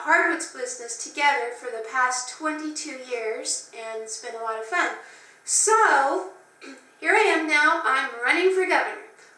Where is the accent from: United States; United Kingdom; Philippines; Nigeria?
United States; Caldwell, Idaho; born there; I was born in Caldwell, Idaho, graduated from Caldwell Senior High.